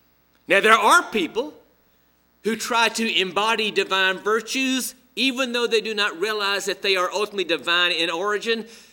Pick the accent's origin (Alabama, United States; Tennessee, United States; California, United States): Alabama, United States; Montgomery; In my hometown of Montgomery, Alabama